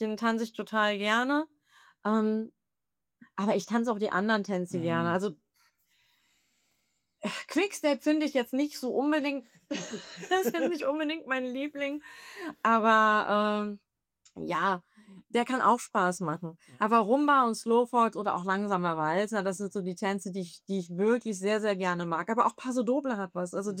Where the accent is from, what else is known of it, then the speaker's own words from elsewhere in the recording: North Rhine-Westphalia, Germany; Ich bin bei Aachen aufgewachsen.